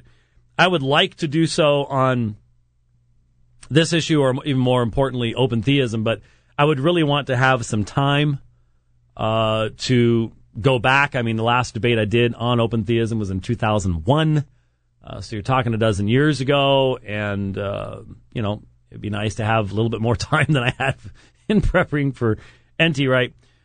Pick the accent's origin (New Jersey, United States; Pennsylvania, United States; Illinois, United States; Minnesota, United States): Minnesota, United States; Minneapolis; born there; accent: Minnesotan; I can do that because I was born in Minneapolis.